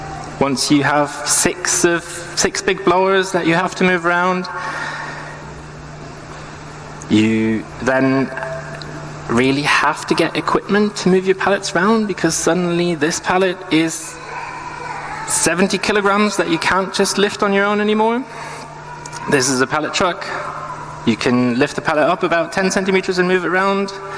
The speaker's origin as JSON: {"language": "English", "country": "Germany", "said": "I'm from Germany, so."}